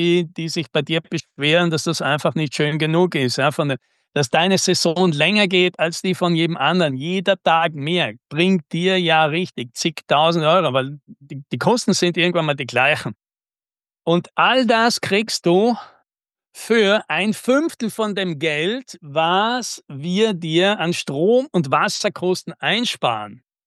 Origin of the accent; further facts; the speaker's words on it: Tyrol, Austria; ich komme ja jetzt auch aus den Tiroler Bergen